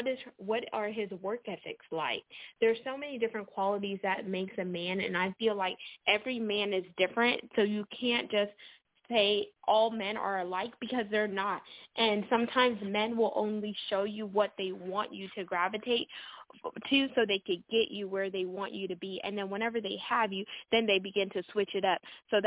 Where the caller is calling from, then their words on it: Houston, Texas, United States; I'm calling in from Houston, Texas.